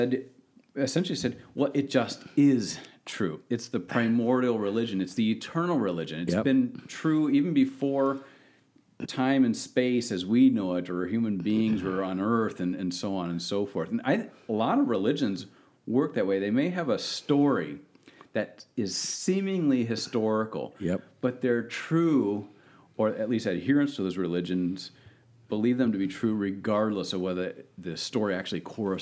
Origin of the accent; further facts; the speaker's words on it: St. Louis, Missouri, United States; Every time I flew in and out of there growing up in St. Louis, always get into conversation with him.